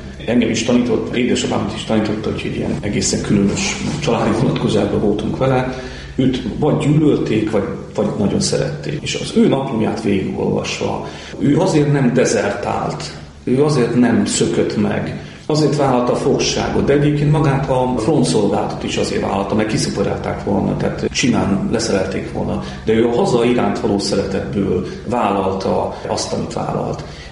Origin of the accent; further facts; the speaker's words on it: Hungary; Egyébként mi magyarok vagyunk